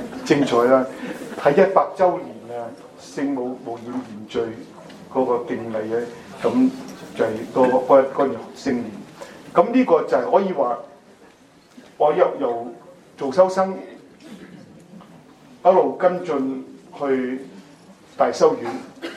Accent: China; 我哋中國人都係好少神父啊嘛

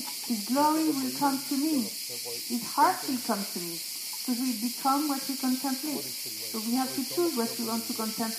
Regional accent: Dublin, Leinster, Ireland; I'm from Dublin.

